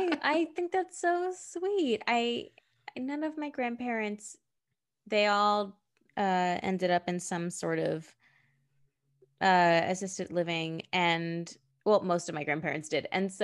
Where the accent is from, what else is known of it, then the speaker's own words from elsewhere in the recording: Northeast, United States; Like I grew up in the Northeast and our highways are not like gorgeous in New Jersey and like Delaware and going out to Long Island.